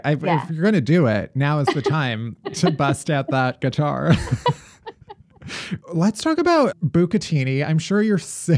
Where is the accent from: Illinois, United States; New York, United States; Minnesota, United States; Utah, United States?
Illinois, United States; Okay. I grew up in the southwest suburbs.